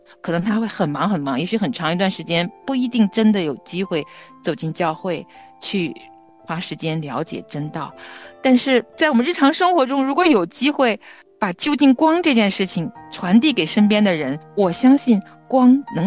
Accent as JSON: {"language": "Chinese", "region": "North China Plain", "country": "China", "tie": "born or raised there", "said": "在我很小的时候，童年就是长在大平原，华北大平原上的"}